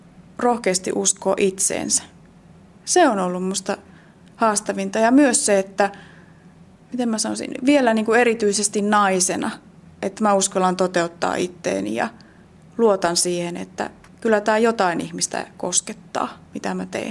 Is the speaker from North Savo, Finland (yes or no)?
yes; Kiuruvesi, North Savo, Finland; mä asuin lapsena Kiuruvedellä, jossa alkoi vahva kanteleen opetus